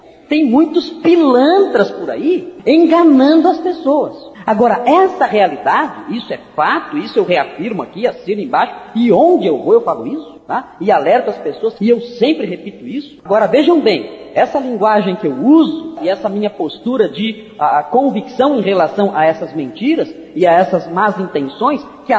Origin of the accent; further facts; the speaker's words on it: São Paulo, Brazil; accent: paulista; tem algum sotaque paulista aqui, além do meu?